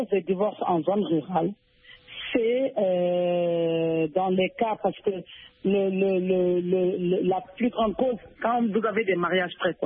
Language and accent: French; Mali; d'abord chez nous au Mali, l'âge de mariage des femmes, l'âge est plus bas